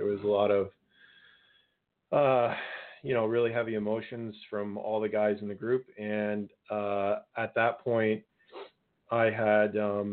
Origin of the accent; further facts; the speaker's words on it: Guelph, Ontario, Canada; because I'm from Guelph